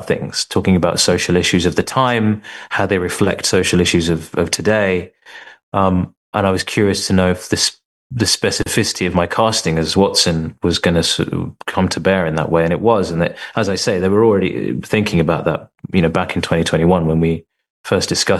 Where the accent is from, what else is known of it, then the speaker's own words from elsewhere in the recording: United Kingdom; Some of it I had a sort of cursory knowledge of just from being British, from being South Asian.